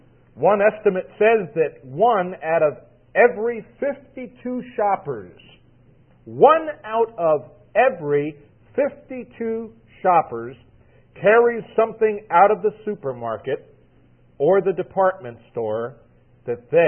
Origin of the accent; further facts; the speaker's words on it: New York, United States; you have to realize I'm from New York.